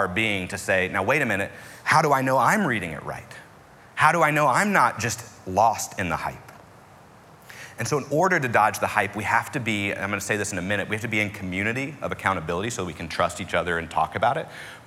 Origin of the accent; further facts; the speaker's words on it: West Virginia, United States; I wasn't raised in Texas. My idea of tacos was very, I was raised in West Virginia.